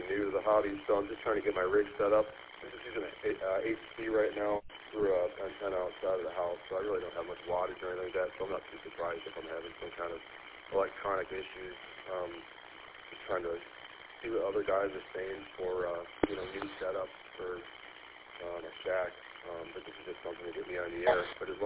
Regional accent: Chesterfield, Michigan, United States; Michigan.

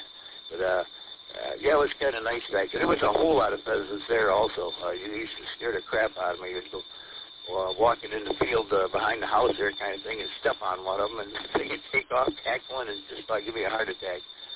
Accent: Michigan, United States; I grew up in Masonic and Salon, right in between Gratiot and Kelly, I think it was. In the 50s and 60s, and early 60s

